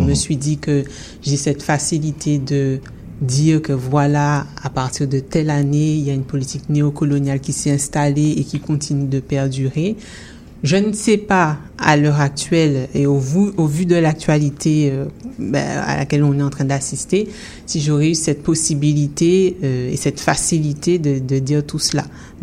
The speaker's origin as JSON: {"language": "French", "country": "Guadeloupe", "moved": "as an adult", "lives_now": "Montréal, Canada", "said": "moi, j'ai quitté la Guadeloupe pour Montréal dans le sens où je ne trouvais pas de travail."}